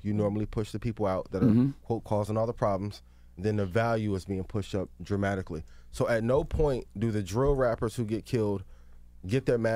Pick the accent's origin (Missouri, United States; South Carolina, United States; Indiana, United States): Indiana, United States; East Chicago; like I said, I'm from East Chicago, Indiana. There's a lot of killings that were happening in Chicago before a lot of Chicago rappers were popular.